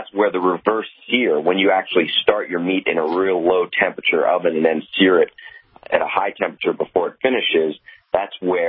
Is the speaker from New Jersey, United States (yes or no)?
yes; Bridgewater, New Jersey, United States; now in California, United States; So I'm a Taylor Ham guy, so I'm more northern Jersey, Bridgewater.